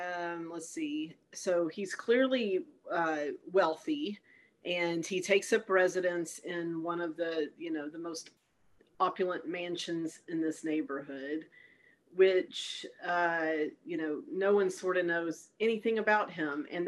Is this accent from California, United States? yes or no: no; Longview, Texas, United States; they're both set in Longview, Texas, my hometown.